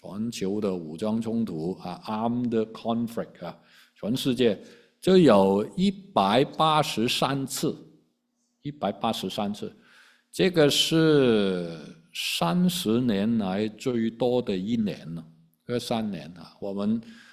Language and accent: Chinese; Hong Kong; 但是我是南方人啊，我是香港人啊。我们呢南方人呢，尤其是广东一带，就吃盘菜。